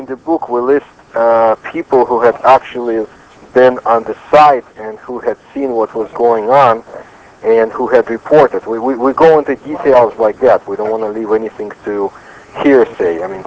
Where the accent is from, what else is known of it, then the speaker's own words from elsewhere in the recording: Ukraine; born there; accent: Ukrainian; English is a second language; Well, actually, I was born in Ukraine, in the Soviet Union. And my accent, I think, is more Ukrainian than any.